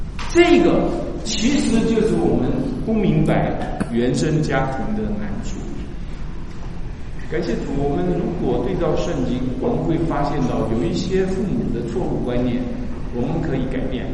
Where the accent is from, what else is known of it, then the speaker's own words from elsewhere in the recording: China; 他看出来我们中国人的问题。